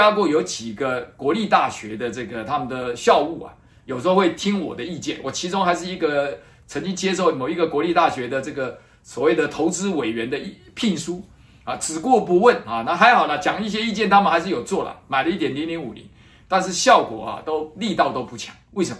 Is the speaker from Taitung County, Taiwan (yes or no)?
yes; Taitung, Taitung County, Taiwan; 我们会在台东会师，那是我的故乡。